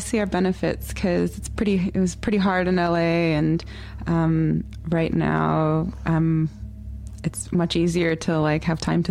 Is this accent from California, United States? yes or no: yes; California, United States; born there; as a diasporic Lakota person, because I was born in California and my the Oglala Lakota live in South Dakota.